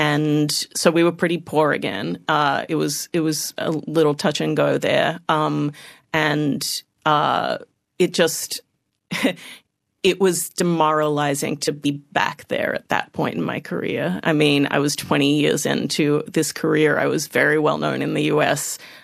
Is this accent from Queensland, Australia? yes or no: no; Melbourne, Victoria, Australia; Or is all of my interestingness just that I'm from Melbourne? You know, I just am a normal Melbourne person.